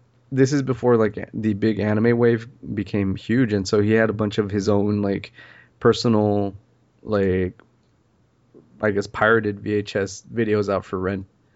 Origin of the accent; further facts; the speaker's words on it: Santa Fe, Texas, United States; Growing up in Santa Fe, Texas, which is like a really little small town.